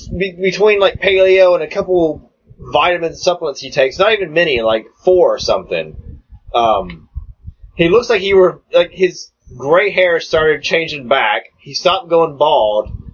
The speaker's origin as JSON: {"language": "English", "region": "the South", "country": "United States", "tie": "born or raised there", "said": "And growing up in the South, biscuits and white gravy."}